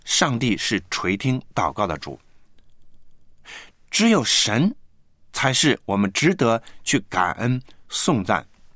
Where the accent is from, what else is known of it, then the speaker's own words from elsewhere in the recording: China; 我们中国人跟犹太人呢都是很相像的